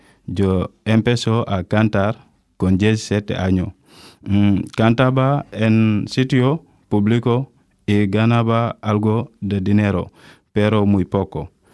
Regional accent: Senegal; moved away as an adult; now in Spain; soy de Senegal, tengo 32 años. Llevo en España un año.

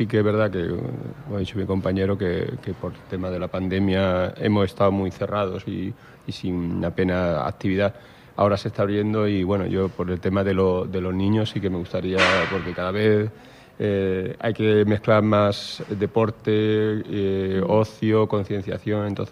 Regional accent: Montoro, Andalusia, Spain; Yo soy de Montoro y mi pueblo es conjunto histórico-artístico, sí.

